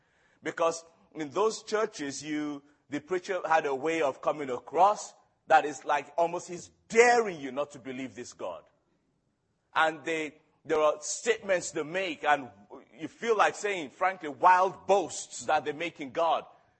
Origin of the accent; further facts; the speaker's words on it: Nigeria; I'm a Nigerian, and God became a Christian in Nigeria